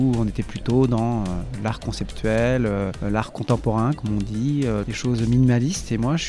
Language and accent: French; Nantes, Pays de la Loire, France; Je suis peintre muraliste et artiste dans l'espace public. Et je viens de Nantes, après un cursus traditionnel à l'école des Beaux-Arts de Nantes.